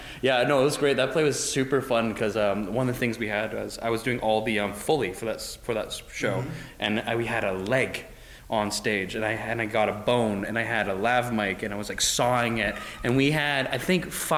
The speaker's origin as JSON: {"language": "English", "town": "Richmond", "region": "British Columbia", "country": "Canada", "tie": "born or raised there", "said": "I grew up in Richmond. Uh-huh. Yeah, I went to Richmond High."}